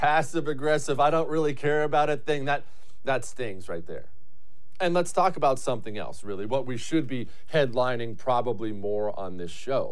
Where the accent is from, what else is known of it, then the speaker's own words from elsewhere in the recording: United States; I personally am totally guilty of taking them for granted most of my life as an American.